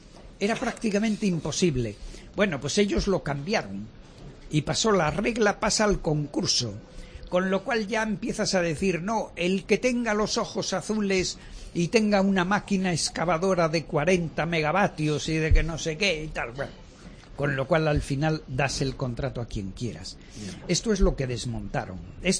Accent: Vigo, Galicia, Spain; que yo soy de un puerto de interés general, soy de Vigo y sé lo que pasa en Vigo.

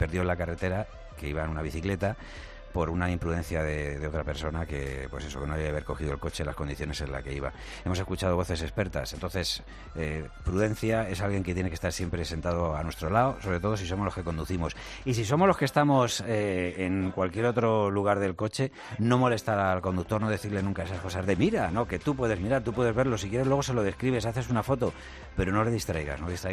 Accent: Madrid, Community of Madrid, Spain; yo soy de Vallecas. Entonces este lenguaje lo utilizamos bastante, ¿sabes?

